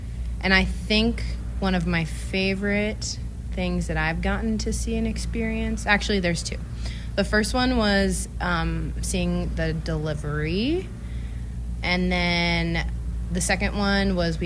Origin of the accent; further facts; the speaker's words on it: Novato, California, United States; I'm originally from Novato, California, so kind of close to San Francisco Bay Area